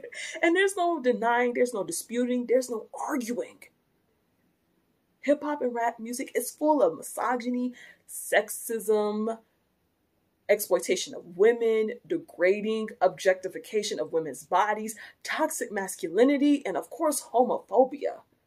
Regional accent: United States; I come from a low income background. I'm able-bodied. I am heterosexual. I'm cisgender. I'm American.

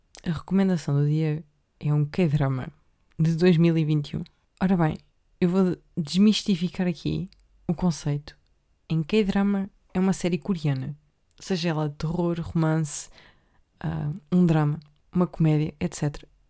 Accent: Leiria, Portugal; ai, eu sou de Leiria.

